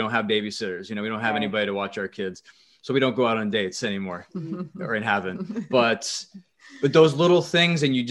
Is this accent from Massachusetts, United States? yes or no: yes; Massachusetts, United States; growing up in Massachusetts. I remember that.